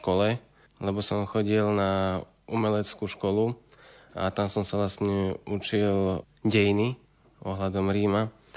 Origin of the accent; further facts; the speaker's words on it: Nitra, Nitra Region, Slovakia; 21 rokov mám a som z Nitry.